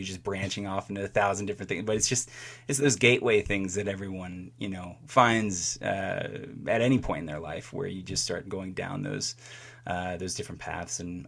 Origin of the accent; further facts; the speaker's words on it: Bowie, Maryland, United States; I grew up in Bowie, Maryland, and there was the PG County Library there.